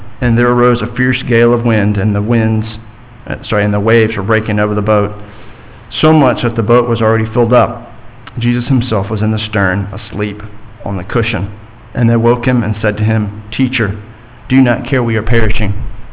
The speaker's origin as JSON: {"language": "English", "region": "Texas", "country": "United States", "said": "And yes, I am proudly a Texan."}